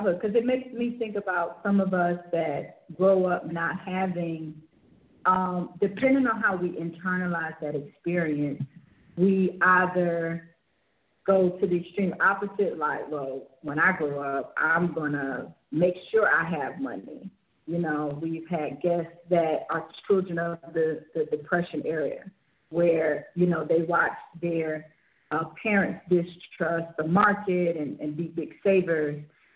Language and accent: English; Miami, Florida, United States; also born or lived in West Palm Beach; Born and raised in Florida, Miami, West Palm Beach, and I can say too that I used to visit New York when the Barclays Center was being built.